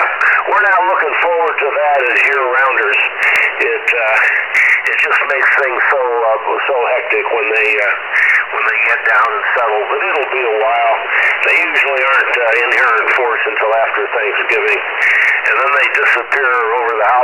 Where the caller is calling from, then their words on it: Naples, Florida, United States; located in Naples, Florida.